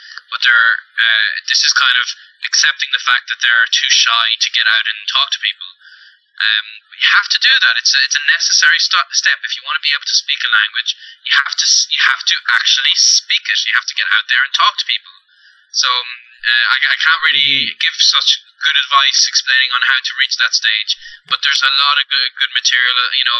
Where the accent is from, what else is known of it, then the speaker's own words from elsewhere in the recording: Ireland; until I happen to mention that I'm from Ireland